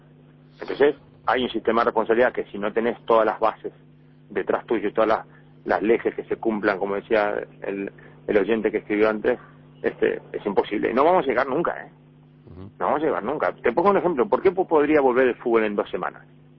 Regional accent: Uruguay; somos todos iguales en Uruguay, somos todos uruguayos de corazón

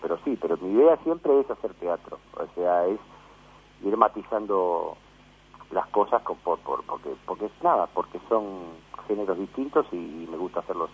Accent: Uruguay; uno se construye como actor uruguayo, uno piensa en, bueno, laburo fuera del país, sí, en Argentina, pensás.

